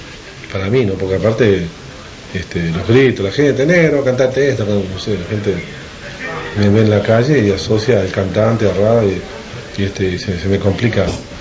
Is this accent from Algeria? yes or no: no; Uruguay; Ahora ya como uruguayo te digo